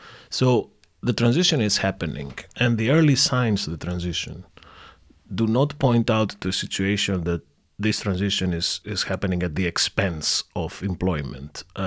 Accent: Thessaloniki, Central Macedonia, Greece; English is a second language; It's an agency that is located to my hometown, Thessaloniki.

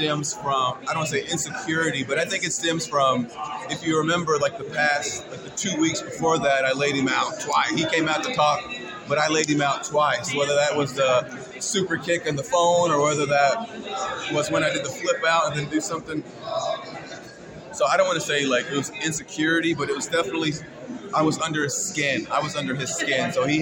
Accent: Kentucky, United States; because I'm from Kentucky, so like just that Mid-Eastern, Midwestern fandom of wrestling.

